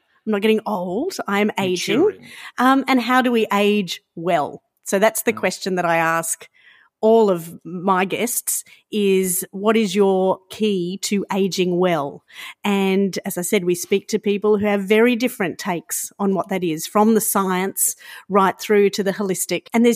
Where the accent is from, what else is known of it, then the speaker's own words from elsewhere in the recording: Brisbane, Queensland, Australia; This is the creation of a girlfriend of mine that we were growing up in Brizzy at the same time.